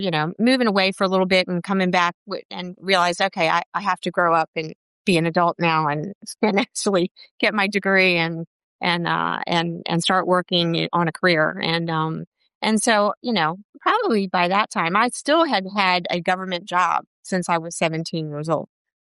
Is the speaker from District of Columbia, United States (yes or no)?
yes; Washington, District of Columbia, United States; like everybody did who was born and raised in Washington, D.C., like I.